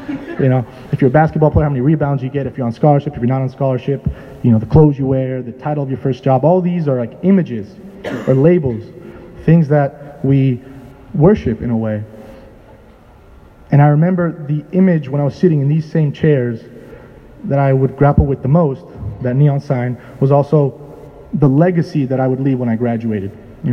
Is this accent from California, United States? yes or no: yes; California, United States; also born or lived in Italy; bounced around a bunch as a kid, ended up in the Bay Area. I claim the Bay Area to be home, really. Been here for the longest time I've been in one place in my life.